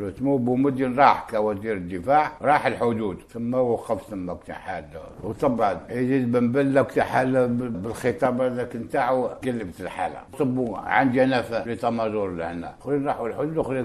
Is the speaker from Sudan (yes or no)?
no; Algeria; كنا كجزائريين وشعباني وجاو مدام القضية العدو